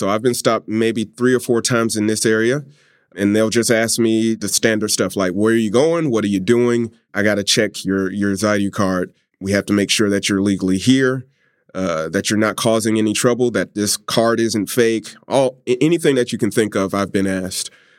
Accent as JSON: {"language": "English", "town": "College Park", "region": "Georgia", "country": "United States", "moved": "yes", "lives_now": "Japan", "said": "I am from the South, from College Park, Georgia. So I'm used to negative interactions with the police."}